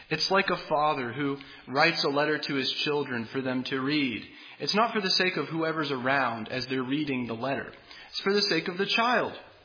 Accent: Florida, United States; I grew up in Florida, and often we'd see an airplane with words trailing behind the airplane, usually advertising for somebody.

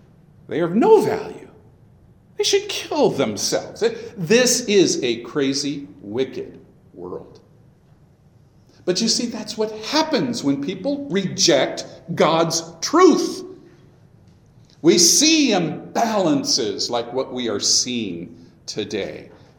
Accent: California, United States; now in Oregon, United States; I sure saw quite a bit of this growing up in the San Joaquin Valley, the Central Valley of California, where many of my friends were ranchers and farmers and such. But I was here in Oregon

